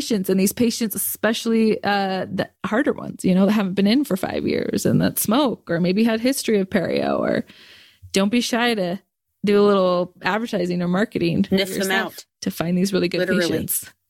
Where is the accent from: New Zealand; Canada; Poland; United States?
Canada; I'm from Canada, so I'm hopefully going to go to Canada if the border's open.